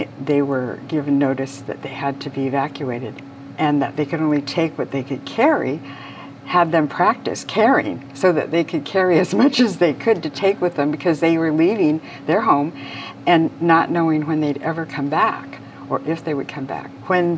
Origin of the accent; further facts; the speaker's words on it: Seattle, Washington, United States; As a third generation Japanese American, I feel pretty distant growing up outside Seattle in the all-white community I was in.